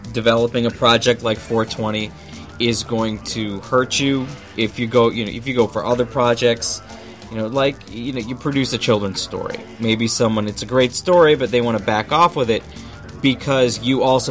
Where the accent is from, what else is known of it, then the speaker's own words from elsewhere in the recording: New York, United States; And I'm from New York, and that's not the case all the time there.